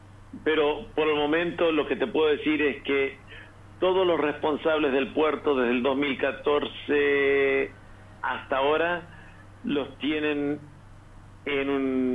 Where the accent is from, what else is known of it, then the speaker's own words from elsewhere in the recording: Entre Ríos, Argentina; moved away as an adult; now in Lebanon; Soy argentino, nací en Entre Ríos, me crié ahí, terminé mis estudios, mi título de grado ahí.